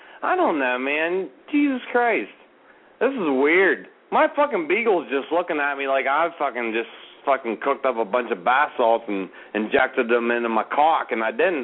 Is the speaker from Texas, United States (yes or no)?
no; Pennsylvania, United States; No, I'm not from Hello. I'm from actually Penn State, where that fucking... I live right down the road from Jerry Sandusky.